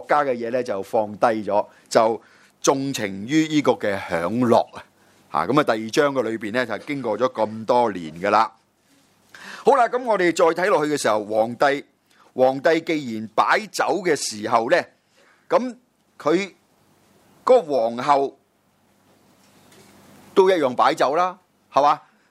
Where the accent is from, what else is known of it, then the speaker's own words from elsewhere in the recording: Guangdong, China; 我哋广东人都讲啦